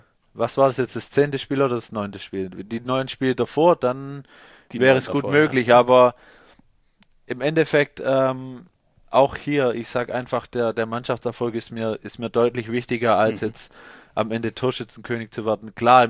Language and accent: German; Dettingen an der Erms, Baden-Württemberg, Germany; Also er wohnt ja. jetzt in Dettingen-Ermst, da wo ich herkomme.